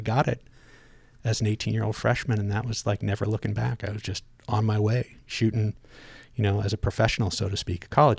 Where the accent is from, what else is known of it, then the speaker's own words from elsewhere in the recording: California, United States; the people really living in very, very different circumstances than where I was growing up in Marin County.